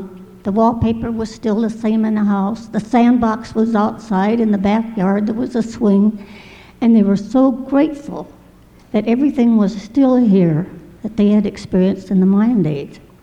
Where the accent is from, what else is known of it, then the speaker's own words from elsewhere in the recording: Rock Island, Illinois, United States; I'm from Rock Island, Illinois, and this is my 39th year at Holden.